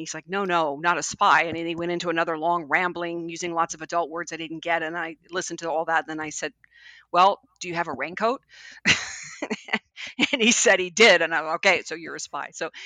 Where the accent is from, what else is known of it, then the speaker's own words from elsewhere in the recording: Florida, United States; born there; I was born in Florida on a naval base.